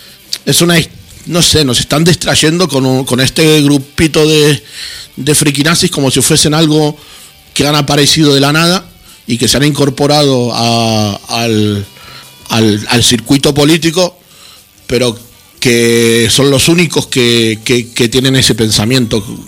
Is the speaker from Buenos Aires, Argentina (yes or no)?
yes; Buenos Aires, Argentina; yo soy de Buenos Aires, puedo tener nostalgia de mi vida en Buenos Aires